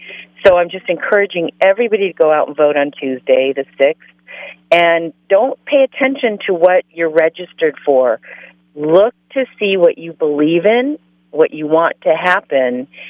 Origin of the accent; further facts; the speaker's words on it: Las Vegas, Nevada, United States; So I grew up in Vegas, and I was actually a Democrat up until a pre-Trump election.